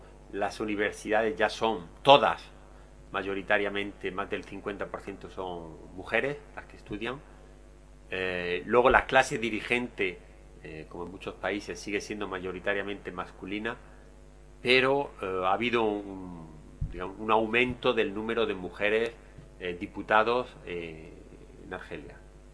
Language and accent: Spanish; Spain; Incluso alguna vez se me ha reprochado como español que a trabajo igual allí es sueldo igual.